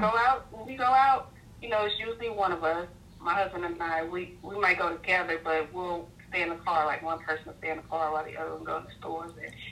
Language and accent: English; St. Louis, Missouri, United States; now in Los Angeles, United States; We're originally from Missouri, St. Louis.